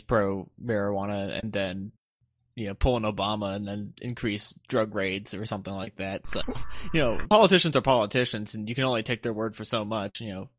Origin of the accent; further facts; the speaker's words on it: Virginia, United States; My state senators suck. I'm from Virginia. They're terrible.